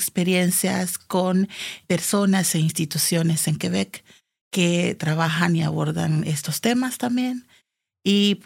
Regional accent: La Ceiba, Atlántida, Honduras; específicamente en La Ceiba, que es la ciudad de donde yo vengo.

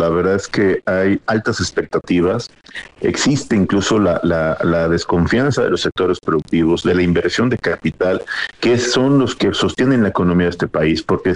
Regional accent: Mexico; como mexicano

